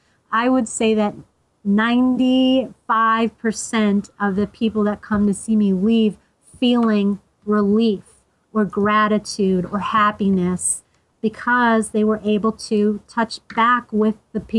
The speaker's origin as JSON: {"language": "English", "region": "Pennsylvania", "country": "United States", "said": "I'm like, oh, well, I'm from Pennsylvania."}